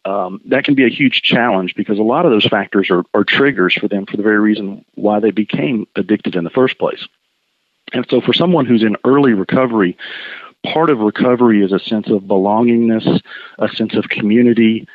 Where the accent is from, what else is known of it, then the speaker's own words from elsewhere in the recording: Chattanooga, Tennessee, United States; I'm from Chattanooga. So Cadis is very, very close to me.